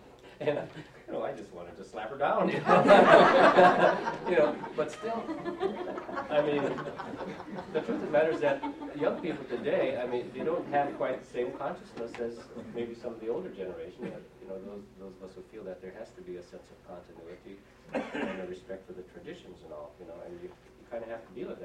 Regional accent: Alaska, United States; because I come from the Northwest Arctic

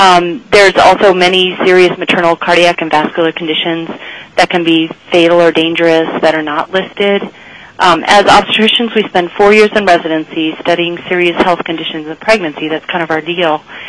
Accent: Fairbanks, Alaska, United States; I am a general OBGYN in Fairbanks, actually born and raised in Fairbanks

